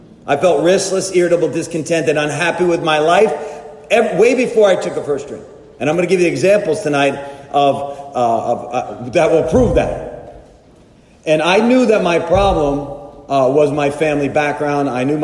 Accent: Long Island, New York, United States; I'm from Long Island, New York.

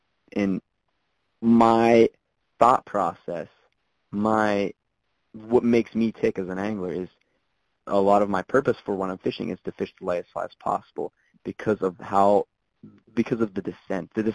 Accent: Pittsburgh, Pennsylvania, United States; Yeah, my neighbor in Pittsburgh. I'm from Pittsburgh too

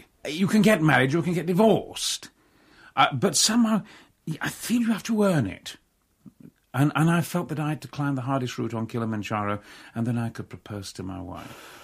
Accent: Yorkshire and the Humber, United Kingdom; accent: Yorkshire; I shouldn't learn to lose my Yorkshire accent. Well, the thing about speech is I've kept my Yorkshire expression and naturally lost the accent, though I can apply it again whenever I want.

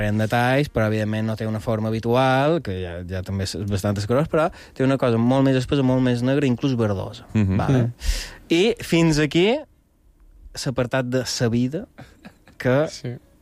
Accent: Balearic Islands, Spain; som gent arreu de Mallorca, vale? Vull dir, coneixem el que és Mallorca, no?

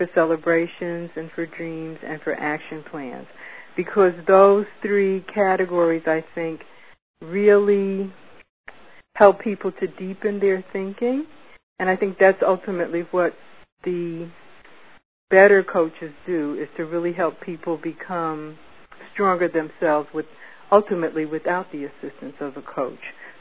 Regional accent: Michigan, United States; I'm from Michigan.

